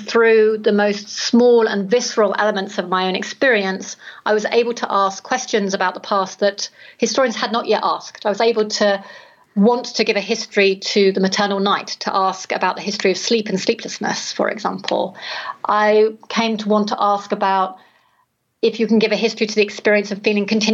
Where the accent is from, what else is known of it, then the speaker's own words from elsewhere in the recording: England, United Kingdom; I think in being English, I come from a culture that has different contemporary expectations about what it is to be a parent